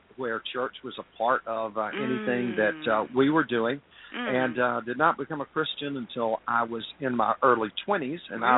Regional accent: Atlanta, Georgia, United States; I grew up right here in Atlanta, Georgia.

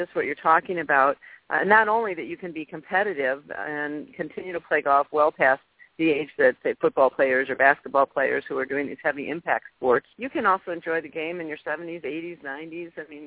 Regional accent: Milwaukee, Wisconsin, United States; I was 7 years old, and I grew up in Milwaukee, Wisconsin, which, believe it or not, is where I am at this very moment.

